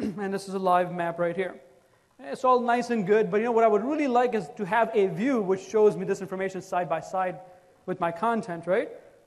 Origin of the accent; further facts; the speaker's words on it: Chicago, Illinois, United States; I am from Chicago, by the way, so I'm going to add Chicago in here.